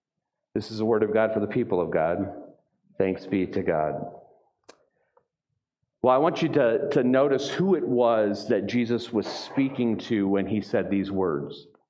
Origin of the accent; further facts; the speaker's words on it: Texas, United States; I'm from Texas.